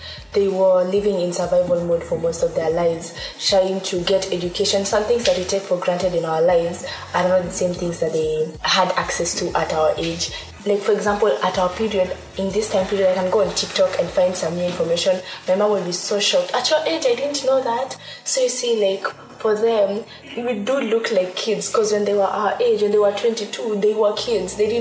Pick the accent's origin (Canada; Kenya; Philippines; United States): Kenya; I was raised in Nandi, my parents lived in Nandi, but I went to school all the way in Thika.